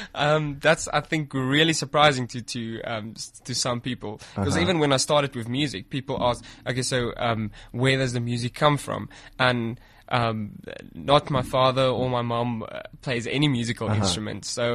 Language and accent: English; Western Cape, South Africa; also born or lived in Pretoria; Well, I was born in Pretoria, and yeah. Shortly afterwards I moved down to the Cape, where I basically grew up till about 5-6 years old.